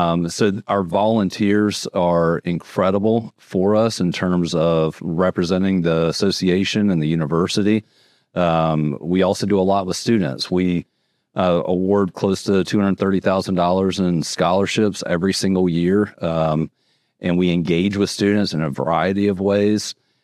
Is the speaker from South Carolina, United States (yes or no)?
yes; South Carolina, United States; Yeah, so I'm from South Carolina.